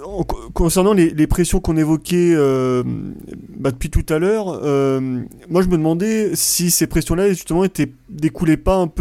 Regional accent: Montluçon, Auvergne-Rhône-Alpes, France; nous à la base, on est de Montluçon dans le centre de la France

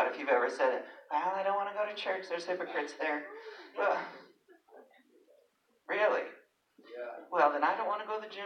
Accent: Nashville, Tennessee, United States; I'm from Nashville, Tennessee.

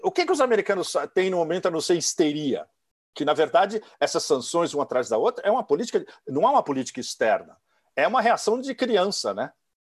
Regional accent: Russia; A linha vermelha, quem traça, somos nós, russos.

